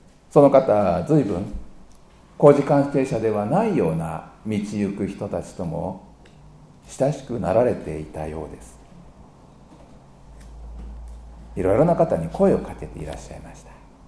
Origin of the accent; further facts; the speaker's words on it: Tokyo, Japan; 私は東京生まれ東京育ちでしたから、